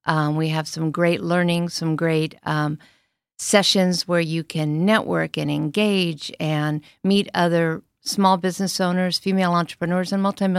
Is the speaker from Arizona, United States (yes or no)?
no; California, United States; moved away as an adult; now in Dallas, United States; new to the Dallas, North Dallas area. Been here 3.5 years. I'm one of those California transplants. Born and raised in California